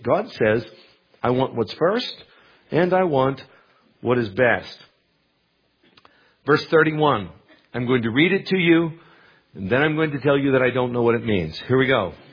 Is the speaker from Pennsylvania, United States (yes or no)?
yes; Pennsylvania, United States; Growing up in Western Pennsylvania, when I grew up, we did not have a lot of surplus cash.